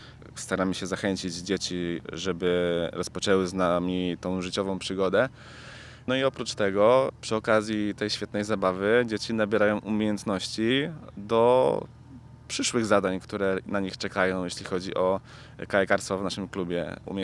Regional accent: Gdańsk, Pomeranian Voivodeship, Poland; born there; urodziłem się w Gdańsku, więc te wszystkie piękności nie są dla mnie obce.

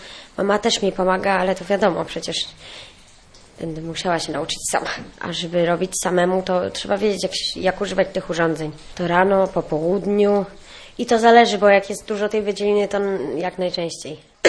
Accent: Darłowo, West Pomeranian Voivodeship, Poland; jestem z Darłowa, mam 17 lat.

